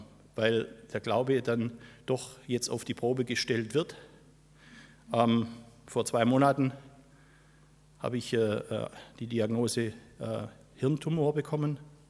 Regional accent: Gechingen, Baden-Württemberg, Germany; Ich komme aus Gechingen, bin seit 28 Jahren mit meiner Frau Franziska verheiratet, habe zwei erwachsene Kinder

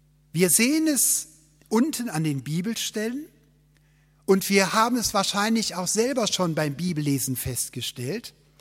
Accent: Cologne, North Rhine-Westphalia, Germany; born there; Ich bin ja kein geborener Schwabe, sondern ich gestehe, dass ich in Köln geboren bin. Aber durch eure Gnade bin ich ja adoptiert im Schwabenland

